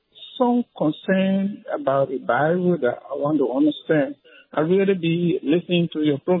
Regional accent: Liberia; I'm from Liberia in West Africa.

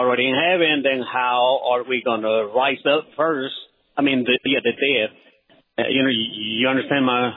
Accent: North Carolina, United States; I'm a truck driver, so I'm from North Carolina.

